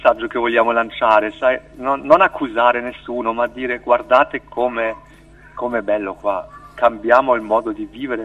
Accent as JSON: {"language": "Italian", "country": "Germany", "tie": "born or raised there", "also_born_or_lived": "Milan", "said": "io sono nato a Milano nel 69 e i primi 2 anni della mia vita li ho vissuti là. Poi sono venuto qua a vivere in Germania."}